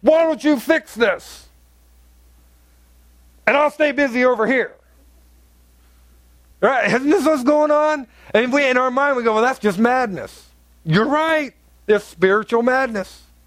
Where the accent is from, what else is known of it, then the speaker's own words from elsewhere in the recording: Ohio, United States; This is when I lived in North Carolina. She lived in Ohio. We're originally from Ohio